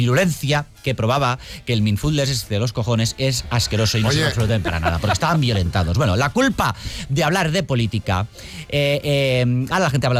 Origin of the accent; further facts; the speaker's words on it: Catalonia, Spain; Yo que aparte soy catalana